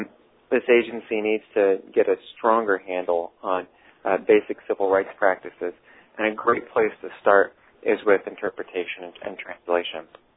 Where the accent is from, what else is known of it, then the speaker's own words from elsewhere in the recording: Michigan, United States; my home state of Michigan